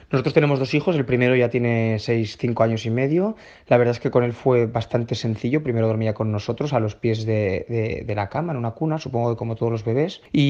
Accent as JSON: {"language": "Spanish", "region": "Catalonia", "country": "Spain", "said": "soy de Barcelona, un pueblecito de al lado de Barcelona, de Tellá"}